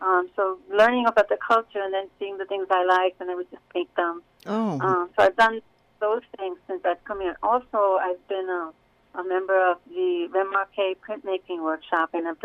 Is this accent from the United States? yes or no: yes; New York, United States; moved away as an adult; also born or lived in Colorado; now in Albuquerque, United States; I was born and raised in New York, and I lived there most of my life. But we moved to Colorado, my husband and I.